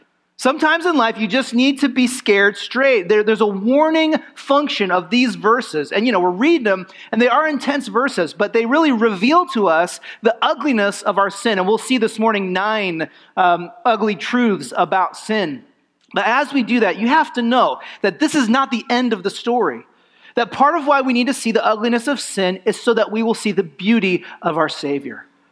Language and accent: English; California, United States; was a young man growing up in California, I had to take driver's ed in high school.